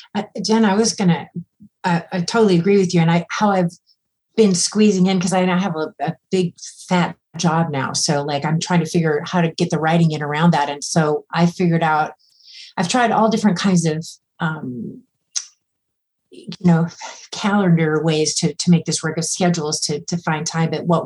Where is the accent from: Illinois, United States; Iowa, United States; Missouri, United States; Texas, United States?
Iowa, United States; Well, hi. Yeah. Well, I'm from Iowa. My dad left us when I was 12.